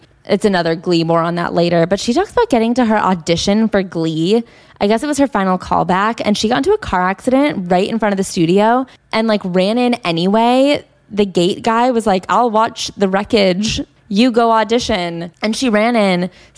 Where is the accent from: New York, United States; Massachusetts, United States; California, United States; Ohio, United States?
New York, United States; New York City; I grew up with crossdressers in New York City.